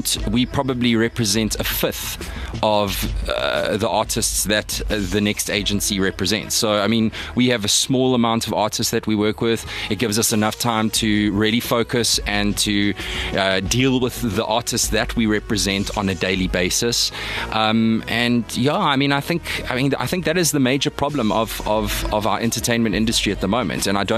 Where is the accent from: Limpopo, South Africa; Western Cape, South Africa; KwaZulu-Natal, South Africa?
KwaZulu-Natal, South Africa; Durban; now in Johannesburg, South Africa; I born and bred in Durban. I moved up to Joburg